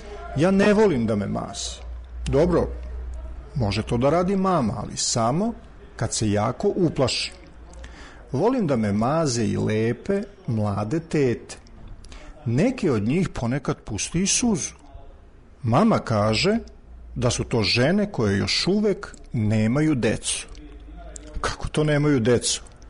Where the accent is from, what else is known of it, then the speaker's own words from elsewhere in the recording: Belgrade, Serbia; born there; Ja, inače, iako sam rođen u Beogradu, ja se u stvari više osjećam kao da sam ovde slučajno rođen